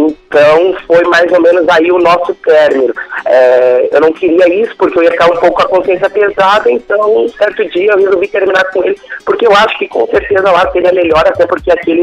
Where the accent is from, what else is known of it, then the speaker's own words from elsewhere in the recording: São João Batista, Santa Catarina, Brazil; Então, eu sou de São João Batista, Santa Catarina.